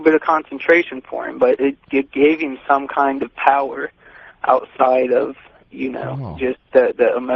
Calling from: Wilmington, Ohio, United States; I'm calling from Wilmington, Ohio.

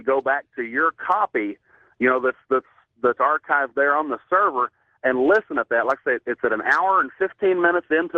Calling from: Oklahoma, United States; Calling from North Central Oklahoma.

